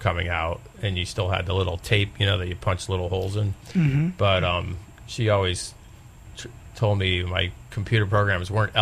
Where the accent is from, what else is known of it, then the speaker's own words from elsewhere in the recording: Avon, Connecticut, United States; The center of the state, a small town called Avon, had about 8,000 people in it. Pretty normal New England town.